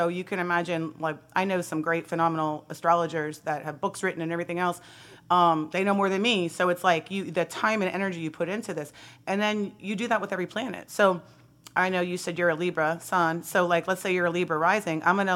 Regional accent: Seminole, Florida, United States; also born or lived in St. Petersburg; Well, I was actually born in St. Pete. So yeah, I was born in St. Pete, grew up in Seminole, done a lot of things.

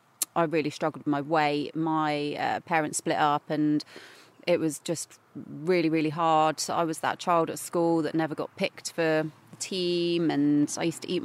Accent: South West England, United Kingdom; I'm from Dorset.

